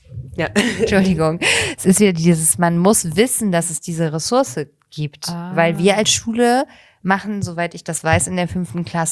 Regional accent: Bonn, North Rhine-Westphalia, Germany; Bonn ist meine Heimatstadt.

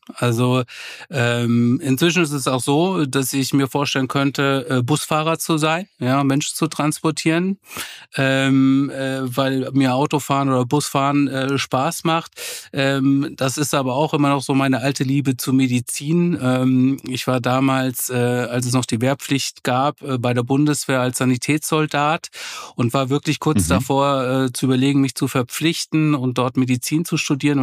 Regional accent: Southern Germany, Germany; now in Northern Germany; was mir hier in Norddeutschland als Süddeutscher sehr fehlt, das sind die Berge.

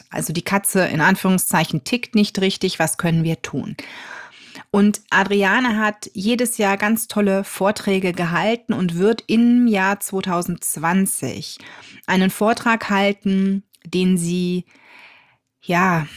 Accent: North Rhine-Westphalia, Germany; Ich komme aus der Nähe von Düsseldorf.

